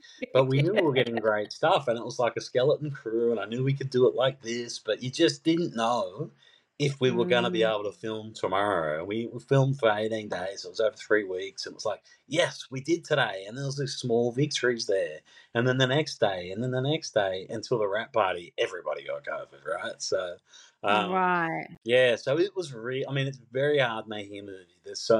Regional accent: Mount Druitt, New South Wales, Australia; as a kid, you know, I grew up in Mount Druitt, right?

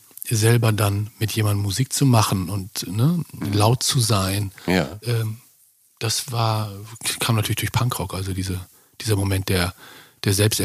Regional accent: North Rhine-Westphalia, Germany; Es gab das Forum Enger, unweit von dem, wo ich aufgewachsen bin

